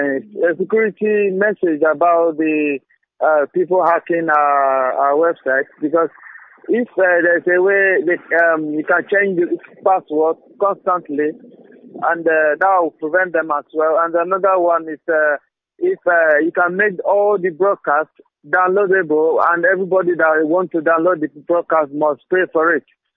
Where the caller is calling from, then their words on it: Luton, East of England, United Kingdom; I'm calling from Luton.